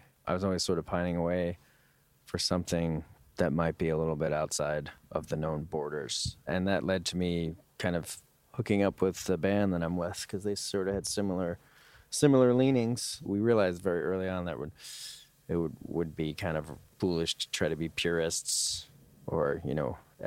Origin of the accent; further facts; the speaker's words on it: New York, United States; also born or lived in Westchester; No, actually, I grew up in New York.